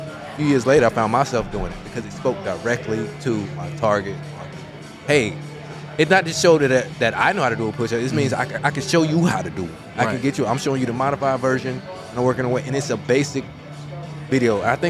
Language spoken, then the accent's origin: English; Fort Bragg, North Carolina, United States; I'm from Fort Bragg.